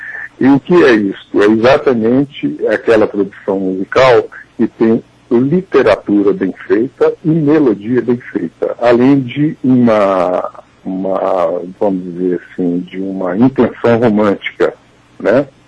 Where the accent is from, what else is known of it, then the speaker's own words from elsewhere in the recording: Minas Gerais, Brazil; Nós começamos em Diamantina, também como mineiros